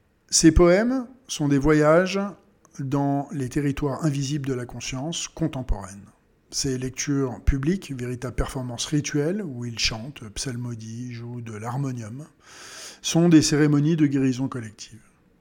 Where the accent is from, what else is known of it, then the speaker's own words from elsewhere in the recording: France; accent: French; Je pense qu'avec mon accent très français, ceux qui débutent en anglais ou n'ont pas de grandes notions pourront tout de même comprendre.